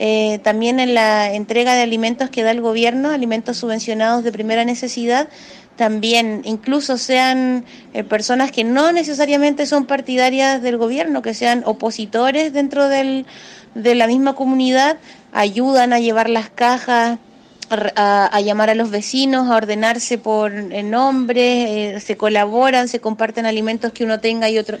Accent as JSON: {"language": "Spanish", "country": "Chile", "moved": "yes", "lives_now": "Caracas, Venezuela", "said": "soy periodista chilena, vivo acá en Caracas hace 3 años"}